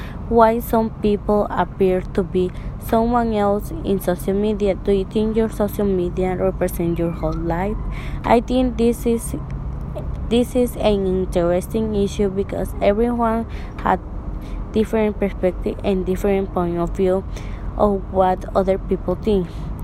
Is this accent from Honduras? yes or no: yes; Honduras; I am 19 years old and I am from Honduras.